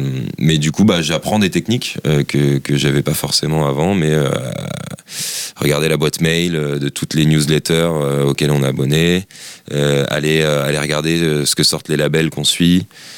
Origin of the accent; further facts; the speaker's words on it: Paris, Île-de-France, France; Non, moi je suis parisien.